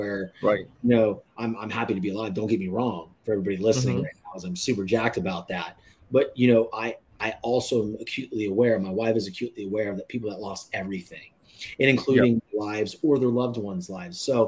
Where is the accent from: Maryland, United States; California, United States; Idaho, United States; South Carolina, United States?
California, United States; Concord; So I grew up in California, the west, you know, the west coast of the United States, in a little town called Concord, California. It's in the East Bay